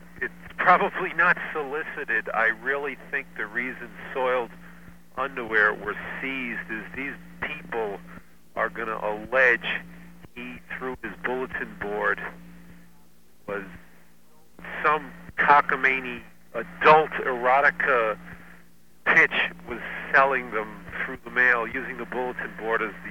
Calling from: Ridgewood, New Jersey, United States; It's Ridgewood, New Jersey.

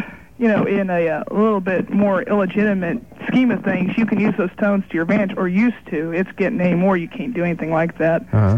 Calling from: Stillwater, Oklahoma, United States; Calling from Stillwater, Oklahoma.

